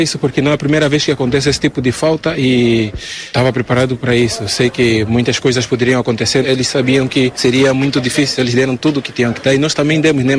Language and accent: Portuguese; Angola; moved away; É a minha primeira vez a ser campeão, né, desde que eu saí de Angola